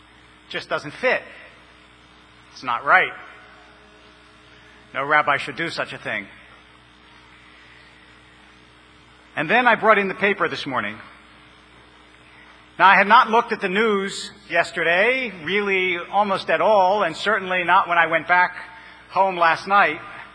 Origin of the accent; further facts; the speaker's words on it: Philadelphia, Pennsylvania, United States; but I grew up in Philadelphia.